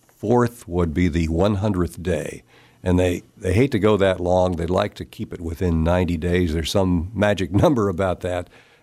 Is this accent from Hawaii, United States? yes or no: no; Cleveland, Ohio, United States; now in Kansas, United States; I'm originally from Cleveland, Ohio.